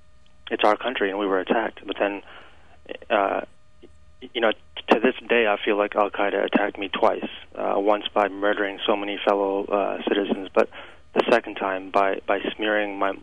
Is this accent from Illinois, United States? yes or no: yes; Springfield, Illinois, United States; moved away as an adult; also born or lived in Chicago; I grew up all my life in Springfield, Illinois, and Chicago was always like a second home to me as well. So I've only been out in the East Coast for about 3 years now.